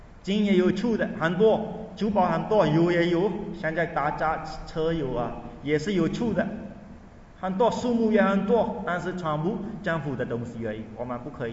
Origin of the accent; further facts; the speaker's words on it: Myanmar; Chinese is a second language; 我们缅甸人的心是信心是有的